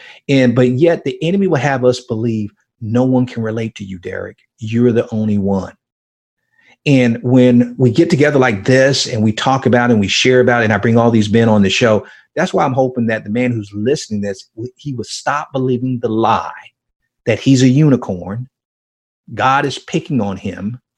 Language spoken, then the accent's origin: English; Miami, Florida, United States; I grew up in Miami and the projects in Liberty City in Miami.